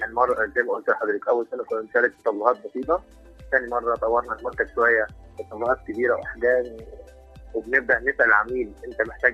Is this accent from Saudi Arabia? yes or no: no; Egypt; احنا كنا مصريين نشوف الحاجات دي ببساطه